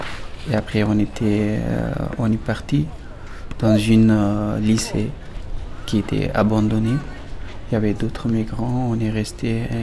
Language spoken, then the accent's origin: French; Afghanistan; French is a second language; moved away as an adult; now in France; j'ai 32 ans, moi je viens d'Afghanistan, je suis arrivé en France en 2015.